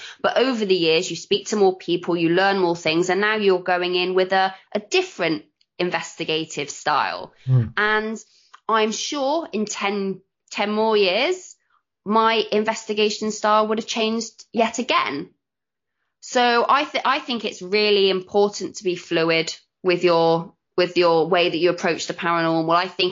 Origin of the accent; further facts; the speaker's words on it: Bristol, South West England, United Kingdom; I'm like a freaking Vicky Pollard on steroids because I'm from Bristol and I'm just like, yeah, thank you.